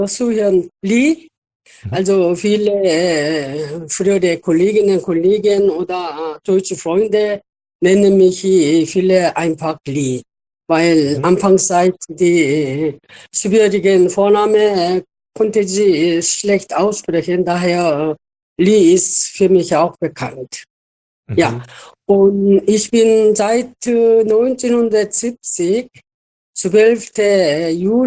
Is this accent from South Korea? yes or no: yes; Daejeon, South Korea; German is a second language; now in Germany; Ich bin in Daejeon City, also auch groß geworden, aber meine Urgroßeltern haben in충청남도,홍성군, 갈산면, 갯마을.